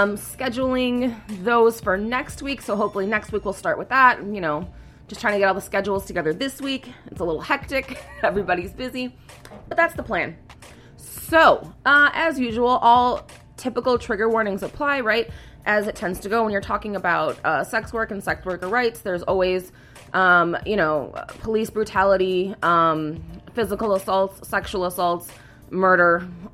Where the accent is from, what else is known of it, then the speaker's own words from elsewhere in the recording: Chicago, Illinois, United States; I've talked about, I'm from Humboldt Park. There was a lot of black people, a lot of Puerto Ricans and black Puerto Ricans. That was West Side.